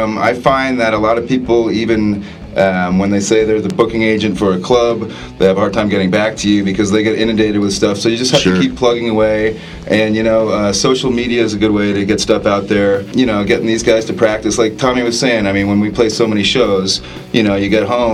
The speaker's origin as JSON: {"language": "English", "region": "New York", "country": "United States", "said": "I'm from New York originally."}